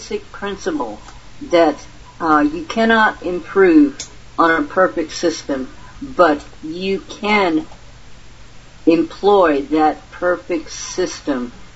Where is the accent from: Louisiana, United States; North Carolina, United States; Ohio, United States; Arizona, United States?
Louisiana, United States; You know, I was raised in Louisiana, Honey Island Swamp